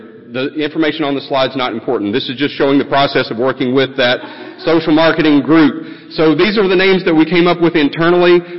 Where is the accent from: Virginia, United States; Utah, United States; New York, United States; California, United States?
Virginia, United States; no pun intended since I'm from Virginia